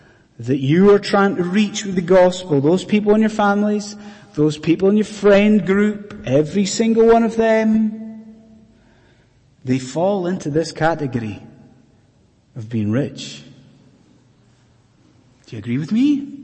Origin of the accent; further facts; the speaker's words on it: Scotland, United Kingdom; Now, when I was growing up in Scotland, every year, without fail, one particular comedy sketch show was aired on the TV.